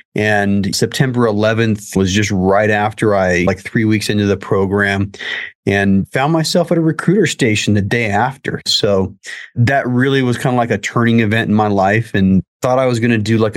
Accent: Salt Lake City, Utah, United States; born and raised in the Salt Lake City general area. Just did what everybody did through grade school, high school, whatever.

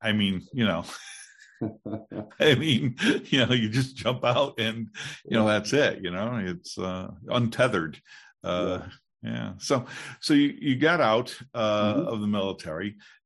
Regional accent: New York, United States; And I have to, you know, since I'm from New York, I have to speak a little bit slower than I would normally.

